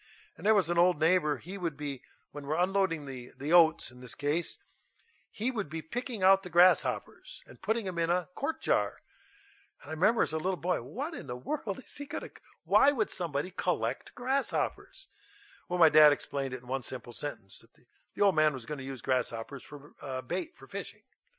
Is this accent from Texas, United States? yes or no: no; Minnesota, United States; And while there are badgers where I grew up in Minnesota, the neighboring state of Wisconsin is well known for its badgers.